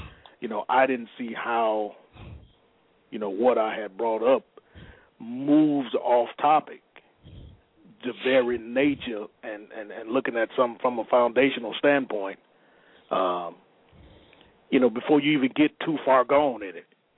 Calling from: Michigan, United States; I'm calling from … calling from Michigan.

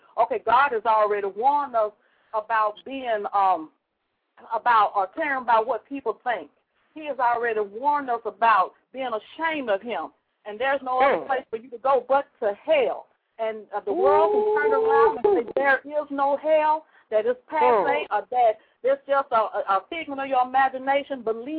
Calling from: Birmingham, Alabama, United States; I'm calling from Birmingham, Alabama.

